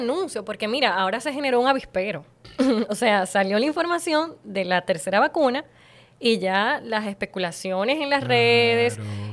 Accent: Santiago, Dominican Republic; yo soy de Santiago.

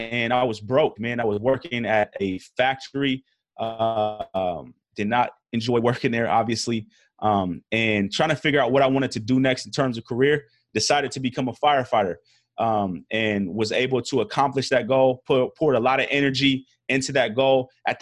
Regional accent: Portland, Oregon, United States; I am from Portland, Oregon. Third of four boys, Nigerian pops. Mom's from California. And grew up playing soccer.

